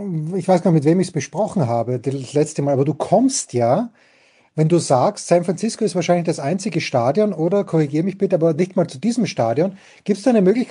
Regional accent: Austria; Wenn ich jetzt als Österreicher spreche

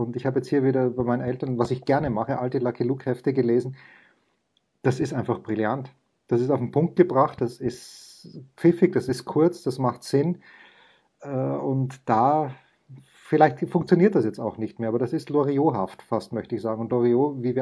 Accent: Austria; als Österreicher

